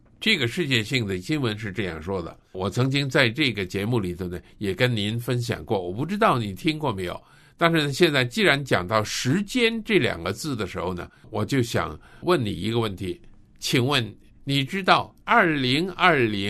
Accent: Russia; Chinese is a second language; 在我们俄罗斯人手上那个最强烈的核子武器

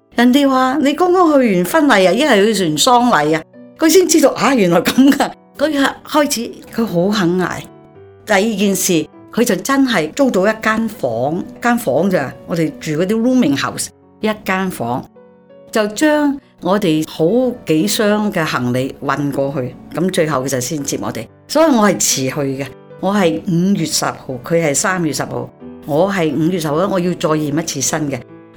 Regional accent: Hong Kong; 你想想，他又不懂得说要穿靴的嘛，我们香港人怎知道要穿靴的

